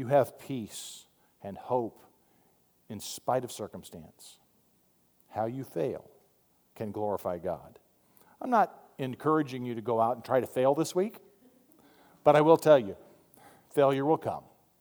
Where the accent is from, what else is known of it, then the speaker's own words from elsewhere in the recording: Arizona, United States; Now again, I grew up in Arizona, so I know a thing or two about spurs.